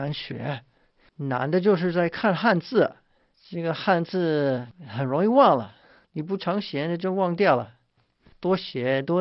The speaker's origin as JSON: {"language": "Chinese", "country": "United States", "said": "我们美国人有基督教背景，我们从小都知道应该是感谢"}